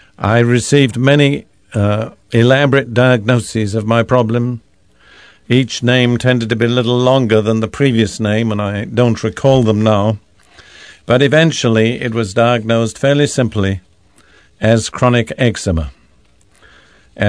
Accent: United Kingdom; As probably most of you know, I'm British by background, and in World War II I served for 5.5 years in the British Army as a medical orderly

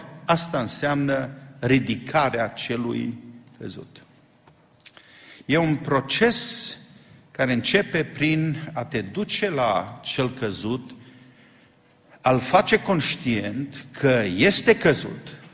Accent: Oradea, Bihor County, Romania; păstorul bisericii în care am crescut la Oradea

